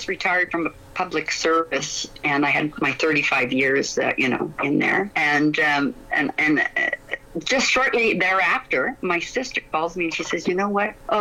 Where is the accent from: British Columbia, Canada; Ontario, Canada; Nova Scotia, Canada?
Ontario, Canada; Perth; born there; I was born in Perth, but I didn't stay very long, you know. So I moved to the Ottawa Valley, and you know, in the 70s. But I was a country girl then